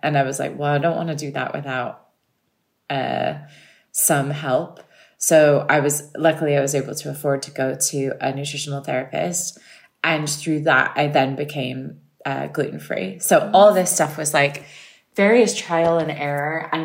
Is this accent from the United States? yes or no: yes; California, United States; And I'm a Californian. Like I'm into airy fairy shit all the time.